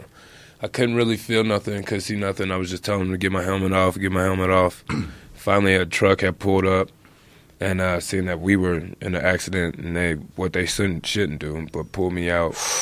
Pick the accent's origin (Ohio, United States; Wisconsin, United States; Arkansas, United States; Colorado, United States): Ohio, United States; Cincinnati; I grew up wrestling. I'm from Cincinnati, grew up wrestling.